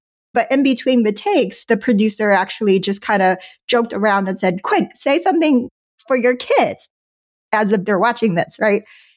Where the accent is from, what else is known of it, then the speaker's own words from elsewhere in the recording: Houston, Texas, United States; moved away as an adult; also born or lived in China; now in Southern California, United States; Yeah. So was born in China, came over to the United States to Houston, Texas.